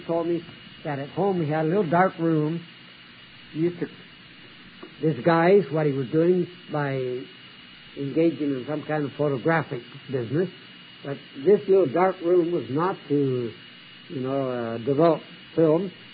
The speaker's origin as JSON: {"language": "English", "country": "Canada", "tie": "born there", "said": "And I'm not an American citizen. I was born in Canada and never changed my citizenship because my Canadian passport opens doors everywhere."}